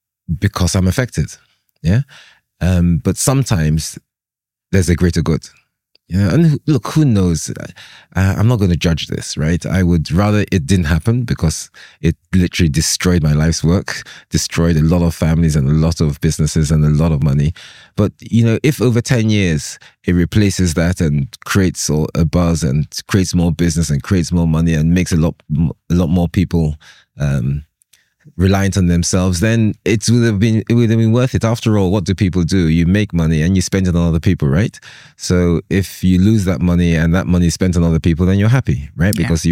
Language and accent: English; Lagos, Nigeria; I'm Nigerian as well. Yeah, so I'm Lagosian, I'm Nigerian, I'm African.